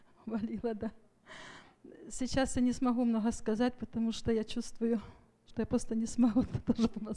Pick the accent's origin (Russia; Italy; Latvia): Italy; Venice, Veneto; я из Венеции.